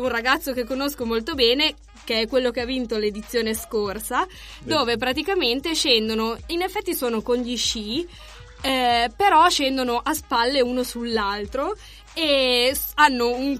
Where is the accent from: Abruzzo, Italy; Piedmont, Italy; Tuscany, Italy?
Piedmont, Italy; Biella; Allora, dovete sapere che io sono di Biella